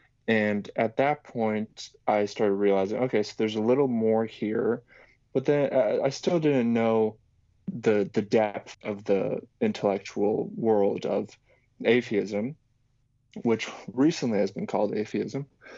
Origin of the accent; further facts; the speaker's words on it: Slovakia; So I'm originally from Slovakia, and I come from a pretty Christian household and upbringing